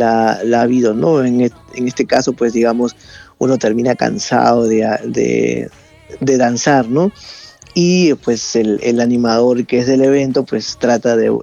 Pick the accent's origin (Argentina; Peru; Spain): Peru; Sí, yo vengo desde Perú ya con este grupo, ¿no?